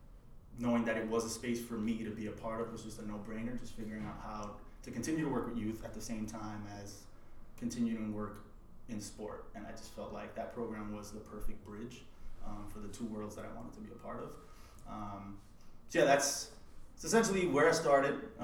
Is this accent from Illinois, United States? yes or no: no; New York, United States; I grew up in East Harlem. I actually grew up just a few blocks away from their main office.